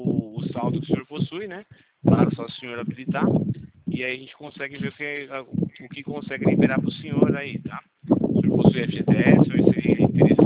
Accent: Campinas, São Paulo, Brazil; eu sou aqui de Campinas, tá?

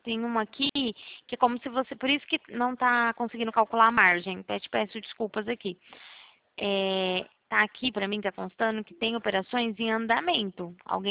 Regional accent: Araçatuba, São Paulo, Brazil; Eu sou daqui de Araçatuba

